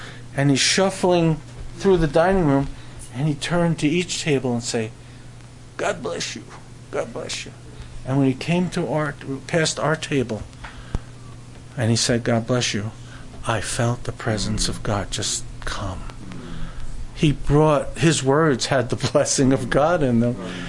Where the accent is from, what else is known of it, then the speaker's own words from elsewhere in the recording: Brooklyn, New York, United States; moved away as an adult; I grew up in Brooklyn. Came here at the age of 21, I guess. And I lived in the midst of industry, factories, and an apartment.